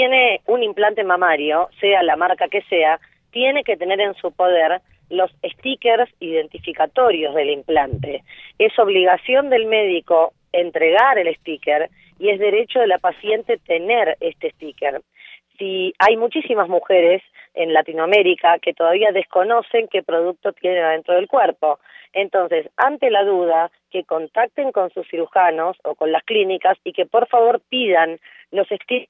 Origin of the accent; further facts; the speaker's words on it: Argentina; Bueno, ustedes como saben, yo soy argentina, soy abogada.